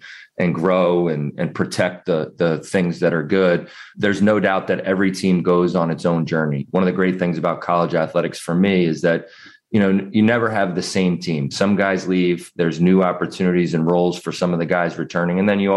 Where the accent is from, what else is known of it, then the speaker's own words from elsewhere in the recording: New Jersey, United States; Oh, man, I grew up in the New Jersey side of Philadelphia.